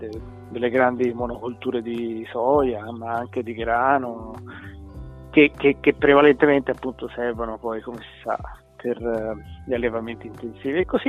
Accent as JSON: {"language": "Italian", "town": "Barberino Val d'Elsa", "region": "Tuscany", "country": "Italy", "moved": "as an adult", "said": "io sono fiorentino, però di una campagna sempre vicino a Firenze che si chiama Barberino Valdelsa. E, è una zona tra Firenze e Siena."}